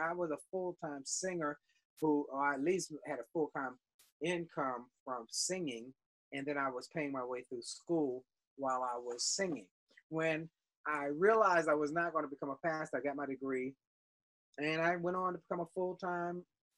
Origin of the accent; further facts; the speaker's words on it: Washington, District of Columbia, United States; I'm from Washington, D.C., still live in Washington, D.C. I'm a second generation Washingtonian. My mother was born in Washington as well. I grew up in Northwest Washington